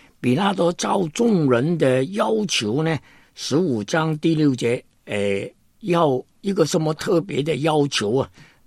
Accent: China; 我们中国人呢看那个清官呢，从前有一个包公，对不对？

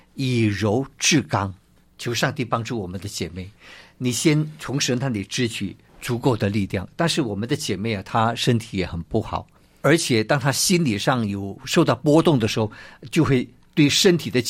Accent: China; 我们中国人常说解铃还需系铃人，对吧？

